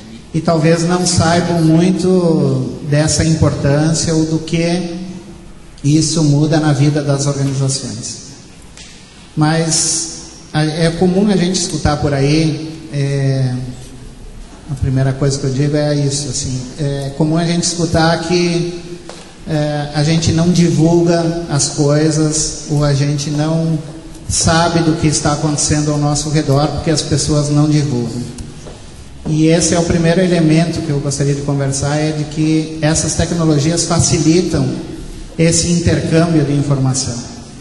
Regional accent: Bento Gonçalves, Rio Grande do Sul, Brazil; lá na minha cidade, em Bento Gonçalves, Rio Grande do Sul.

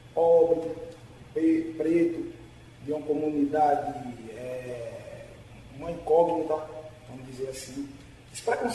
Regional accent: Recife, Pernambuco, Brazil; also born or lived in Nazaré da Mata; Eu sou da Zona Norte do Recife, Alto José do Pinho e Nazaré da Mata também. Mas eu nasci na maternidade Barro Lima, né? Então, eu sou criado nesses dois ambientes, tanto urbano como interiorano

